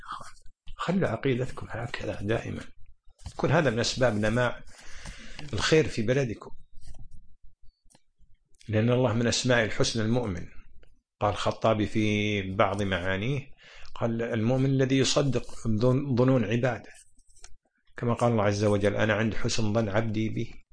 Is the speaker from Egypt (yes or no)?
no; Kuwait; ضعف التجارة اللؤلؤ عندنا في الخليج عموما وفي الكويت خصوصا